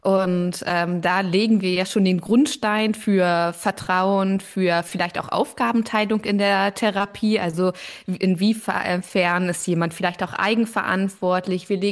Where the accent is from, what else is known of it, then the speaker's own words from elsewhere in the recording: Hanover, Lower Saxony, Germany; ich komme aus Hannover und wohne dort in der Nähe von der Ihme, das kleine Fluss